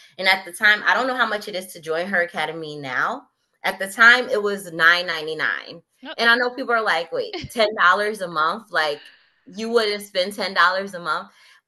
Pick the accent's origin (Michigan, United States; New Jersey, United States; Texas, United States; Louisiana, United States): New Jersey, United States; Plainfield; Myself, I'm from Plainfield, New Jersey. So we weren't even far apart.